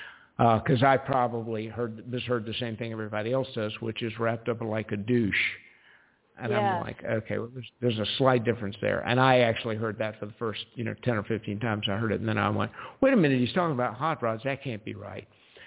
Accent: the South, United States; Anyway, y'all, I'm from the South, I can say that.

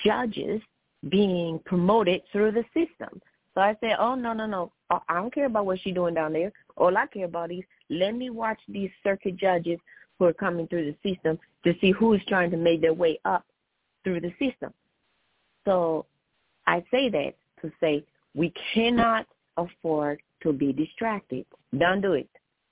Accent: Midwest, United States; I said, I grew up in the Midwest. I can see a tornado brewing.

